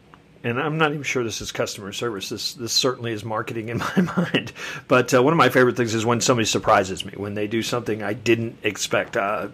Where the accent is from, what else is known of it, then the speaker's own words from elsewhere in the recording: Kansas City, United States; but they laid over, ironically, my hometown of Kansas City.